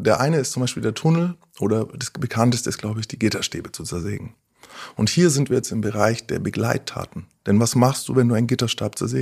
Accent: Nuremberg, Bavaria, Germany; Hatte einen Wohnsitz in Stuttgart, in München, war immer unterwegs. Ich bin Nürnberger, war in Nürnberg.

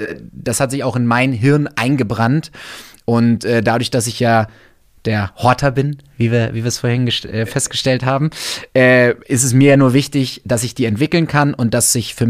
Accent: Wolfsburg, Lower Saxony, Germany; now in Munich, Germany; Ich war nämlich letztens in der Heimat und ich bin auf dem Land aufgewachsen. Ja, ich komme aus der Autostadt, aus Wolfsburg, und wir sind da auf dem Land, haben wir da unser Familienhaus

